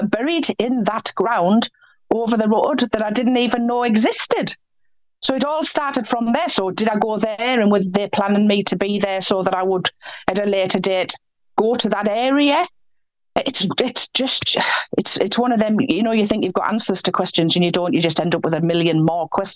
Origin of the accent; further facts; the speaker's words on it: Bishop Auckland, North East England, United Kingdom; I'm from Bishop Auckland. I went to school in Bishop Auckland.